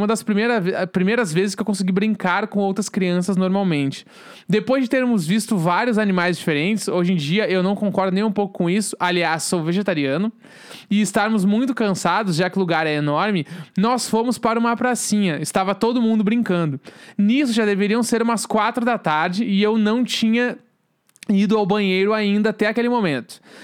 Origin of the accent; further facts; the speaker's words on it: Osório, Rio Grande do Sul, Brazil; eu sou de Osório. Osório é muito foda.